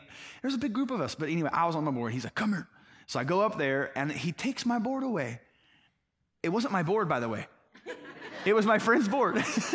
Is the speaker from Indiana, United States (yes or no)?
yes; Indiana, United States; I was from Indiana, totally corn-fed.